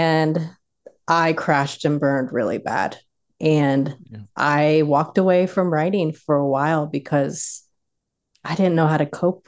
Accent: Florida, United States; writing under the tangerine trees in our 5 acres growing up in South Florida. I know you know a little bit about that, South Central Florida.

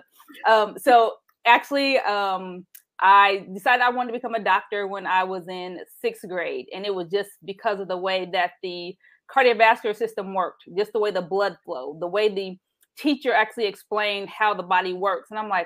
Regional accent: Anderson, Indiana, United States; The first part, growing up in Anderson, Indiana

